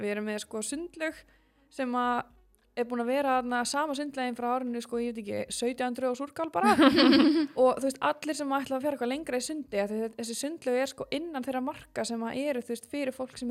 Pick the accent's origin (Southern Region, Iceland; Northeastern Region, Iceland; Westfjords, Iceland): Westfjords, Iceland; Ísafjörður; mér fannst æðislegt að alast upp á Ísafirði